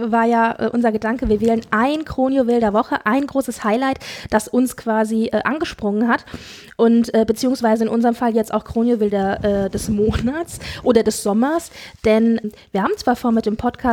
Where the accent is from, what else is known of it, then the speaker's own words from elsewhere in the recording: Frankfurt, Hesse, Germany; Wir kommen beide aus der Frankfurter Region bzw. Frankfurt